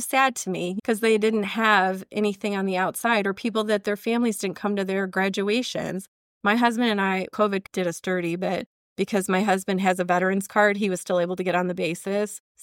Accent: Chicago, Illinois, United States; we're from Chicago, the Chicago area.

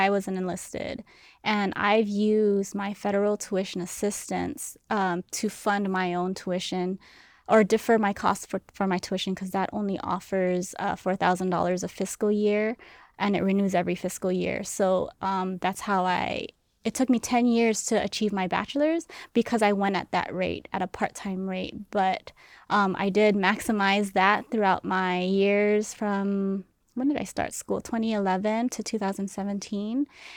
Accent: Hawaii, United States; moved away as an adult; now in Guam; Yes. Yeah, so born and raised in Hawaii, developed my career in Guam.

